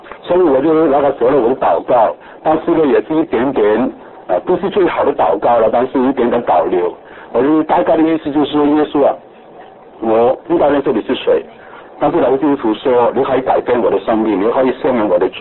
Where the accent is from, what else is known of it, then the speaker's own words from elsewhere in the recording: Guangdong, China; 我们广东人是卖蓝